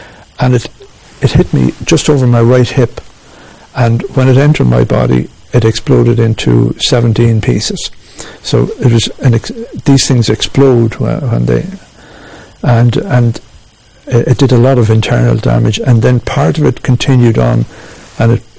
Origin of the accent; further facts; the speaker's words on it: Munster, Ireland; from South Tipperary